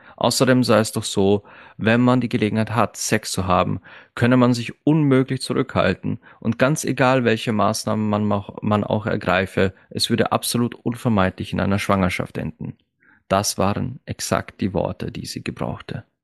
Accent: Austria; Matura ist bei uns in Österreich das Abitur

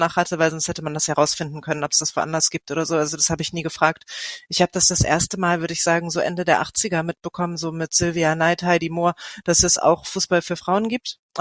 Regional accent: Lüneburg, Lower Saxony, Germany; ich komme aus Lüneburg, kleine Stadt in Niedersachsen.

